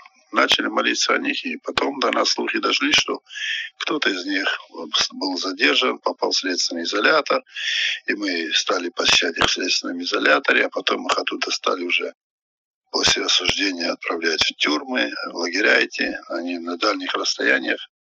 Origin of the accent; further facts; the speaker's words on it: Vladikavkaz, North Ossetia–Alania, Russia; born there; Я родился в Северной Осетии, город Владикавказ, 52-го года я рождения. И когда было мне 24-23 года, я женился там же, в Владикавказе